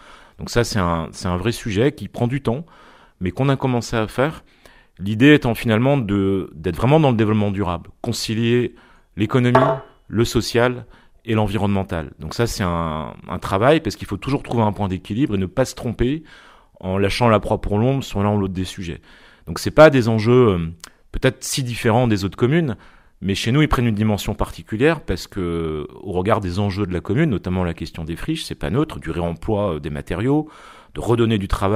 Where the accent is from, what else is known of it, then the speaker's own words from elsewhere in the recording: Rosporden, Brittany, France; moi je suis natif et j'ai grandi à Rospordin. Mon père était ouvrier, ma mère était infirmière. Je suis dans un milieu de classe moyenne, on va dire